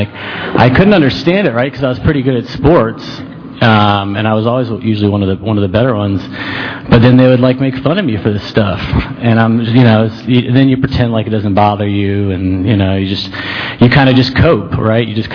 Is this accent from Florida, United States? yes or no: yes; Tampa, Florida, United States; I grew up in Tampa, South Tampa.